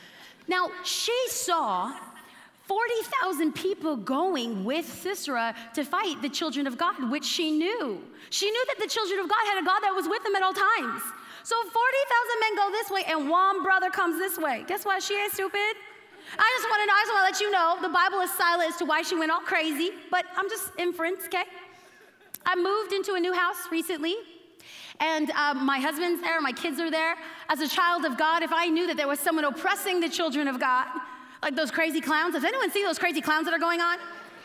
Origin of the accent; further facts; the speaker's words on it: East Los Angeles, California, United States; I dare a clown to come get me. I'm from East LA. I don't mess.